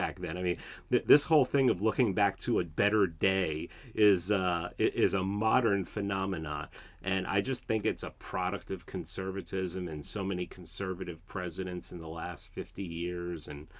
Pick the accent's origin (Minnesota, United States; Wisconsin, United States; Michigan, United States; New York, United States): New York, United States; Bronx; even though I grew up in the South Bronx, and I had every black black Puerto Rican, Dominican, everybody around